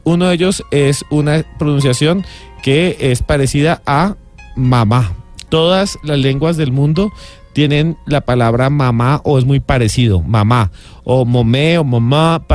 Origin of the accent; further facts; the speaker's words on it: Colombia; Y entonces uno como colombiano llega y dice, me voy.